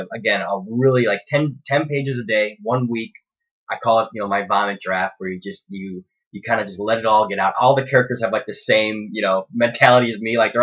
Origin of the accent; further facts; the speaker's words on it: United States; First off, not only that, but, like, I'm this American guy.